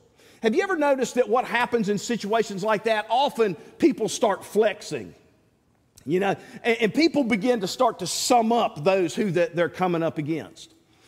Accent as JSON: {"language": "English", "region": "the South", "country": "United States", "accent": "southern", "said": "Now, like I said, my southern accent kind of makes it sound like I'm saying the same thing each time."}